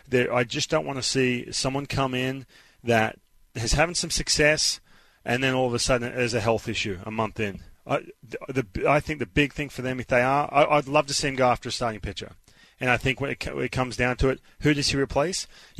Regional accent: Australia; moved away; When I was 12, 13, when I was growing up in Australia, I grew up on the beach, right?

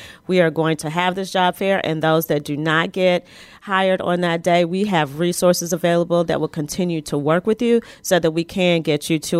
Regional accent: Michigan, United States; now in Atlanta, United States; I am from Michigan originally, but I went to Spelman College and came back here in 1998 to be part of the community here.

